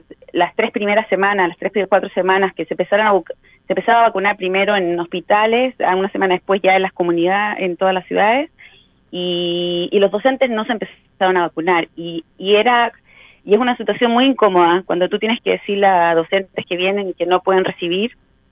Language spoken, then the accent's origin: Spanish; Chile; now in Israel; Bueno, soy chilena.